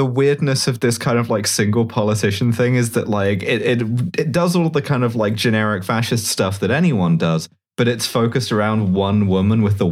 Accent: Australia; Me when I'm trying to explain where I'm from and I'm Australian, but I can't talk it.

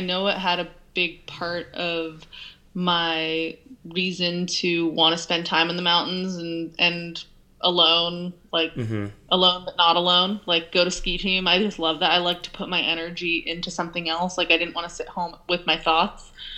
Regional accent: Olympic Valley, California, United States; I was always very interested in the Olympics just because I grew up in Olympic Valley, and I naturally just wanted to travel the world.

